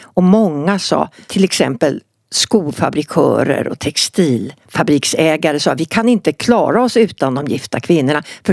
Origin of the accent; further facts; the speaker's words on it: Stockholm, Stockholm County, Sweden; Så hon svarade på vad det stod på alla skyltar på Gärdet i Stockholm där jag växte upp.